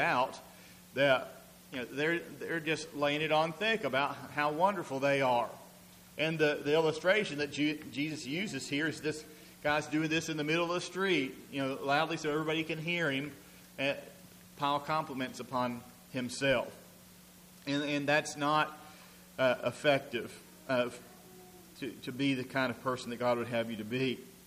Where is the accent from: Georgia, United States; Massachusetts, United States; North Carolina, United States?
Georgia, United States; Columbus; When we were growing up in Columbus, Georgia, my sister almost died when she was born.